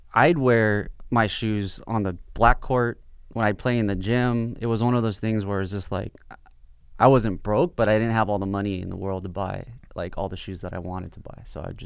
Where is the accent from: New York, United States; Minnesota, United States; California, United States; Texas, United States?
California, United States; Harbor City; No, I grew up in the South Bay, which is like Harbor City.